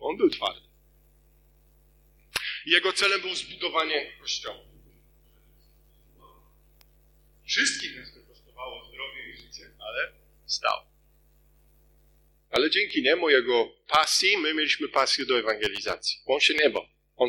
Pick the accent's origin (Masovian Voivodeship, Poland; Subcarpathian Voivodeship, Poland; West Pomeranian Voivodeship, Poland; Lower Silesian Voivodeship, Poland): West Pomeranian Voivodeship, Poland; Świnoujście; Ja też urodziłem się nad morzem. Świnoujście. Urodziłem się nad morzem